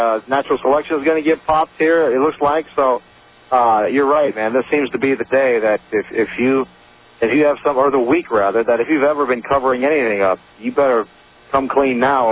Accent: Ohio, United States; Hey, I'm from Ohio, man. I know about cold.

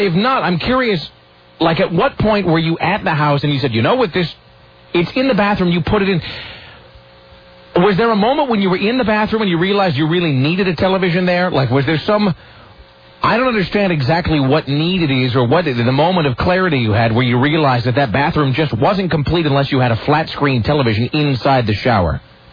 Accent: Kennewick, Washington, United States; Now, in my hometown, man, every summer, it wasn't a summer in Kennewick until somebody would have their feet blown off by holding.

